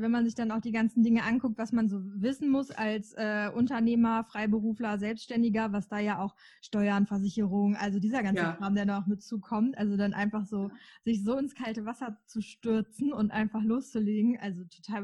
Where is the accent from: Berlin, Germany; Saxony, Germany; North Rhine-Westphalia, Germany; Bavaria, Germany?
North Rhine-Westphalia, Germany; Ich komme auch aus Westfalen.